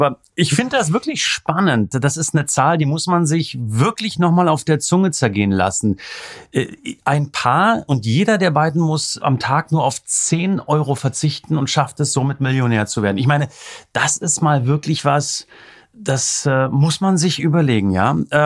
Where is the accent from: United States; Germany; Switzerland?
Germany; East Germany; Wie du weißt, bin ich im Osten groß geworden